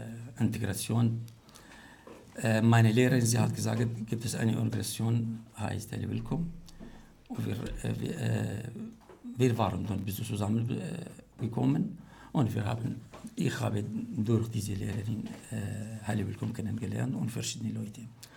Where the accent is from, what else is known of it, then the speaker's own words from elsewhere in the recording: Iraq; German is a second language; now in Germany; Ja, natürlich, ich vermisse natürlich meine Heimat, aber ich sehe hier meine neue Heimat.